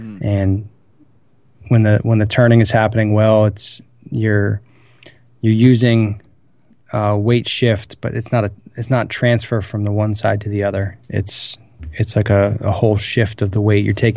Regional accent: New Hampshire, United States; I grew up in New Hampshire, so we had snow all year.

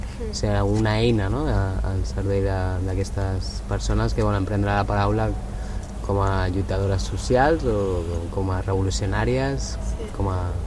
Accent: Balearic Islands, Spain; pues som dos mallorquins que estem acollits per a aquest rectorat ocupat

